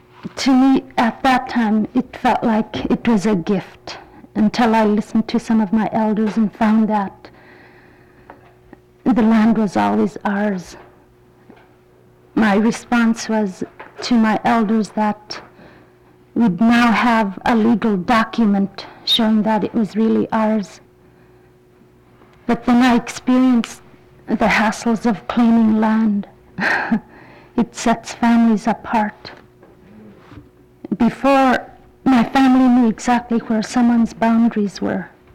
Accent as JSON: {"language": "English", "town": "Aleknagik", "region": "Alaska", "country": "United States", "said": "I'm originally from Aleknagik, Alaska."}